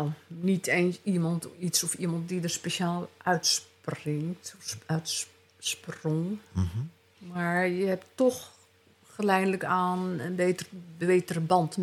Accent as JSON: {"language": "Dutch", "town": "Amsterdam", "region": "North Holland", "country": "Netherlands", "said": "ik kom uit Amsterdam."}